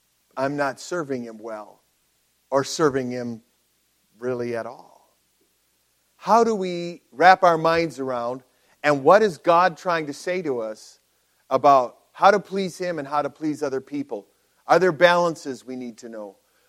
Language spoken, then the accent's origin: English; United States; As an American, when I go to China, I do not have all those rights while I'm a guest in their country.